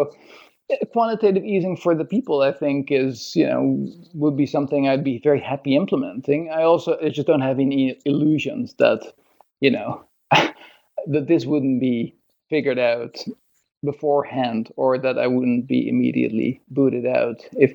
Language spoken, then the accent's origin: English; Netherlands; English is a second language; when I was growing up in Holland, like, you know, 15 years old or whatever